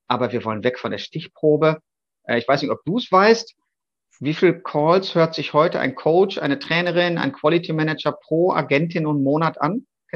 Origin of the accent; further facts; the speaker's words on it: North Rhine-Westphalia, Germany; Jetzt komme ich ja aus Westfalen, das ist ja so der ärmere Teil von Nordrhein-Westfalen.